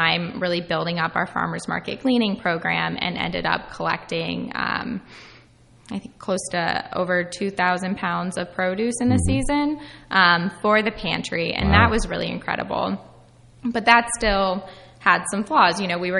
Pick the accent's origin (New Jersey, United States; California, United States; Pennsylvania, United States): New Jersey, United States; So, I grew up in Hunterdon County and had no experience on a farm.